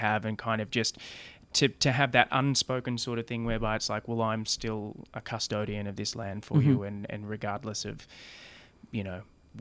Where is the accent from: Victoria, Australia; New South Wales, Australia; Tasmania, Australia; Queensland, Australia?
New South Wales, Australia; Wagga Wagga; So I grew up in Wagga Wagga, land of many crows. but my family are from off the Brungle Mission.